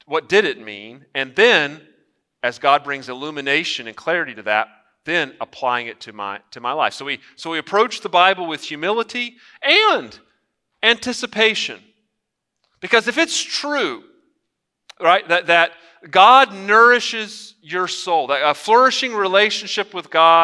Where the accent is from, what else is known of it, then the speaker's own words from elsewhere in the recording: Houston, Texas, United States; Many of y'all know I'm from Northwest Houston, Jersey Village area